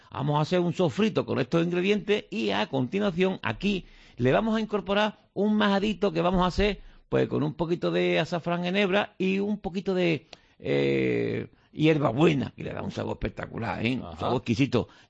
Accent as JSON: {"language": "Spanish", "town": "Alcalá la Real", "region": "Andalusia", "country": "Spain", "also_born_or_lived": "Cádiz", "said": "Soy un jinés de Cádiz o un gaditano de Jaén, de Alcalá la Real."}